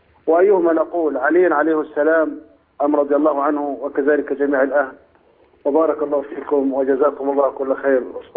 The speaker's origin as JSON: {"language": "Arabic", "region": "Upper Egypt", "country": "Egypt"}